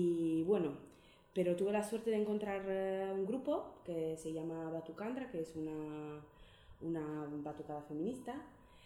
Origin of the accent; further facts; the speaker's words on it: Sardinia, Italy; now in Abadiño, Spain; vivo en Abadiño desde hace 10 años, más o menos. Llegué en 2009, yo soy de Cerdeña, una isla que es totalmente diferente de lo que visualmente se puede ver aquí, ¿no? Mucho más, una isla mucho más mediterránea, mucho más seca también.